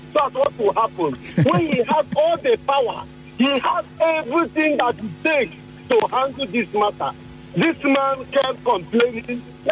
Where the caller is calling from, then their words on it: Port Harcourt, Rivers, Nigeria; I'm calling from Port Harcourt.